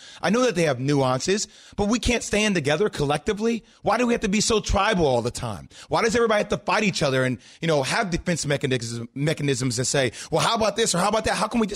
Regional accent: New Jersey, United States; Just to provide everybody context, I grew up in New Jersey.

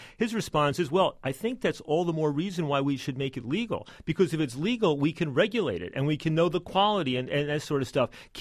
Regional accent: New York, United States; I grew up in Westchester. I only tried marijuana a couple times in high school.

